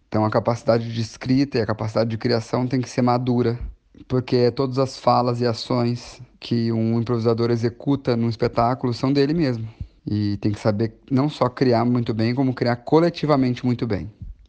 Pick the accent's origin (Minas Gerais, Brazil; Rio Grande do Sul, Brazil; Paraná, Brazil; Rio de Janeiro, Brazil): Rio Grande do Sul, Brazil; moved away; Eu saí do Rio Grande do Sul para estudar música em São Paulo.